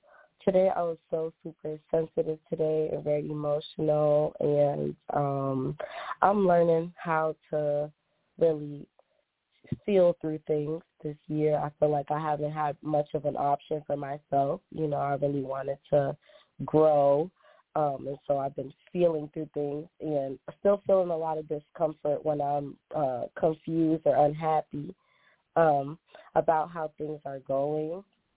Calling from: Boston, Massachusetts, United States; I'm calling from Boston.

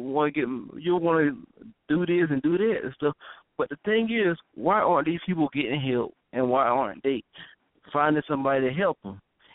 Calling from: Bradley, South Carolina, United States; I'm coming from Bradley, South Carolina.

